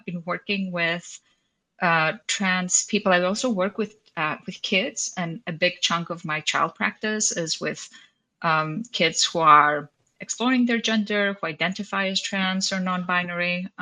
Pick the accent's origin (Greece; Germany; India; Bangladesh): Greece; moved away as an adult; also born or lived in Cyprus; now in New York, United States; I grew up in Greece and Cyprus and moved here as an adult, here being in the States, and I live and practice in New York.